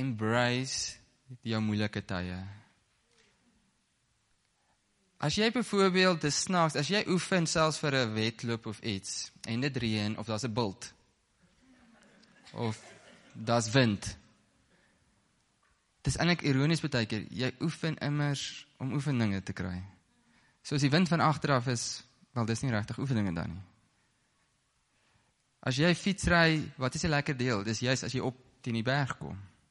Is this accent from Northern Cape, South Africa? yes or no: yes; Northern Cape, South Africa; Ek kom eintlik van die Noord-Kaap af.